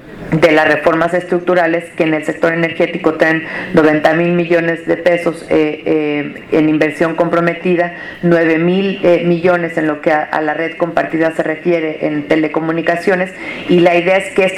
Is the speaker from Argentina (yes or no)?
no; Mexico; creo que hemos hecho un buen trabajo como mexicanos